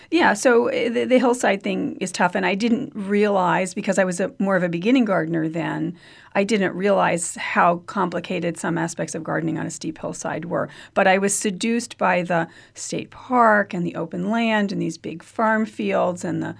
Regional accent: Queens, New York, United States; I'd gone to college in New York City. I grew up in Queens.

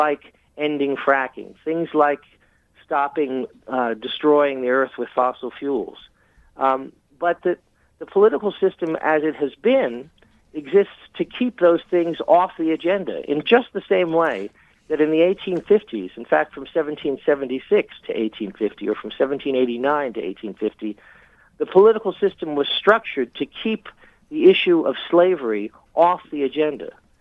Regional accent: Memphis, Tennessee, United States; You know, I grew up in Memphis, Tennessee, and in Memphis, the zoo and all the parks were built by the WPA.

